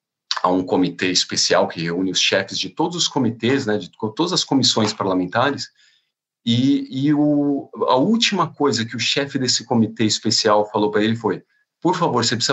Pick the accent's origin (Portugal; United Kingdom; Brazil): United Kingdom; A gente, digo, porque sou britânico também, né?